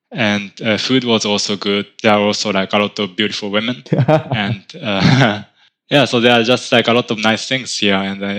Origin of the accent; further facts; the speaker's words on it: Japan; English is a second language; moved away as an adult; now in Germany; from Japan, and I've been living in Germany for 4 years. And before that, I spent most of the time of my life in Japan.